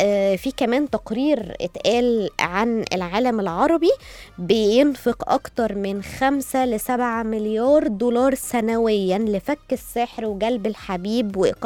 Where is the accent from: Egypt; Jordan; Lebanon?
Egypt; Faiyum Governorate; حصلت حقيقي في مصر عندنا في الفيوم